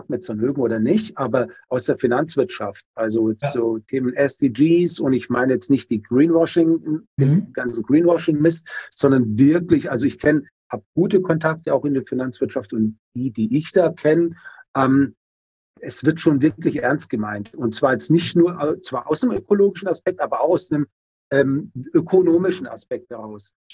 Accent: Coburg, Bavaria, Germany; ich selber habe nie in Freiburg gelebt, aber meine ganze Verwandtschaft, Familie ist aus Freiburg und ich bin in Coburg, also in Oberfranken, aufgewachsen.

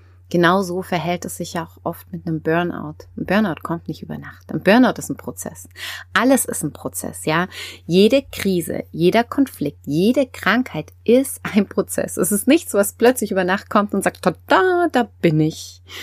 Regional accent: Freiburg, Baden-Württemberg, Germany; born there; ich bin geboren worden im Schwarzwald, ich bin in Freiburg auf die Welt gekommen

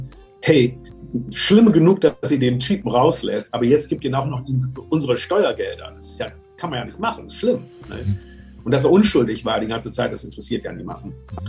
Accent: Germany; Und da komme ich zurück nach Deutschland, mein Heimatland.

